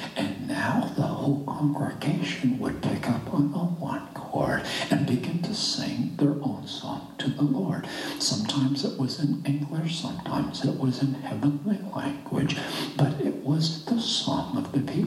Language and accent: English; British Columbia, Canada; Pentecostal Assemblies of Canada, actually, Tom, West Coast, British Columbia. I was born in Canada. And so if you want to talk about, you know, uptight, I was not only Canadian, I'm German. You know, stock.